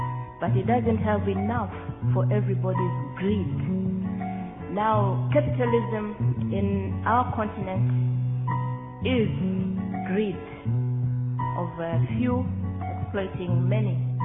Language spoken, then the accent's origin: English; Tanzania; I'm from Tanzania. That is in Africa, East Africa.